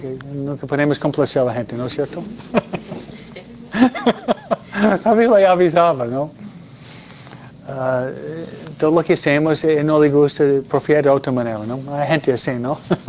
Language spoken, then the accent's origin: Spanish; New York, United States; Yo fui criado en Nueva York con amigos judíos.